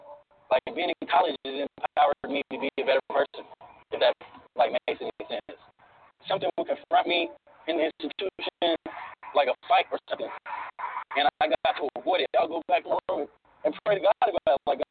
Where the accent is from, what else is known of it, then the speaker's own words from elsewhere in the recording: Seattle, Washington, United States; I'm from here from the Central District